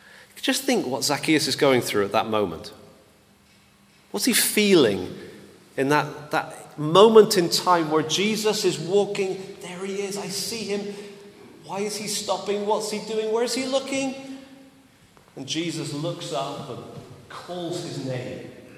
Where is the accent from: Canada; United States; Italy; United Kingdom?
United Kingdom; England; To us as English people, that sounds rude.